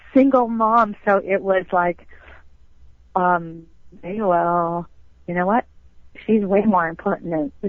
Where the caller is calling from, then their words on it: Montrose, California, United States; I'm calling from Montrose.